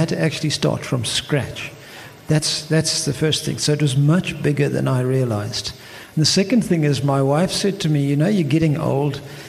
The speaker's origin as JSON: {"language": "English", "region": "Eastern Cape", "country": "South Africa", "lives_now": "Cape Town, South Africa", "said": "I come from the Eastern Cape, so I came to Cape Town."}